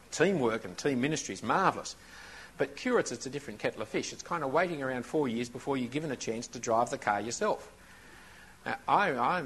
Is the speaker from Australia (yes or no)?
yes; Australia; being Australian, of course, it can't be any good.